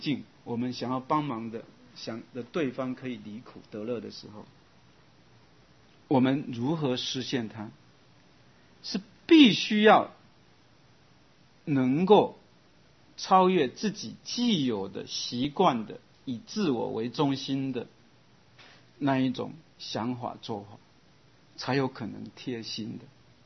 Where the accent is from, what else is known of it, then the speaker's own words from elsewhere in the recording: Chiayi County, Taiwan; 所以我生在哈、哦、一个非常好的家庭，我们家是农家，在南部的嘉义县，